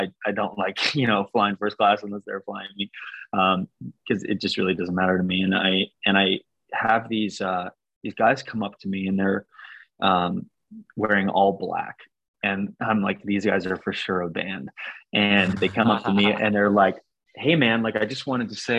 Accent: Canada; I grew up in Canada, but a lot of my favorite childhood memories were driving the Sea to Sky Highway, also known as Highway 99

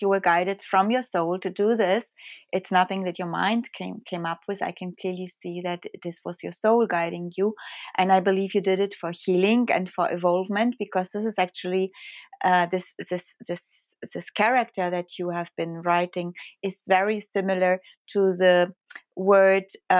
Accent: Germany; also born or lived in Poland; So yes, I am born in Poland, but I grew up in Germany, and I have received my education, all my education actually, basically in Germany.

